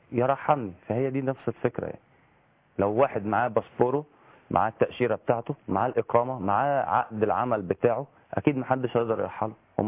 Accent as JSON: {"language": "Arabic", "country": "Libya", "lives_now": "Egypt", "said": "بيسموا الفلول عندنا في ليبيا بيسموهم طحالب"}